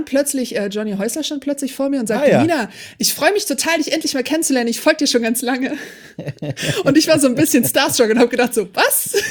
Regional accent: Hamburg, Germany; Weil ich bin ja Hamburgerin und die meisten Menschen, die mich hier in Hamburg kennen, kennen mich nicht aus dem Internet wahrscheinlich, sondern weil sie irgendwie mit mir aufgewachsen sind

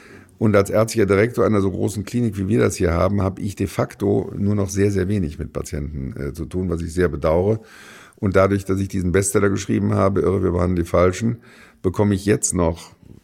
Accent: Rhineland, Germany; als Rheinländer redet man gerne

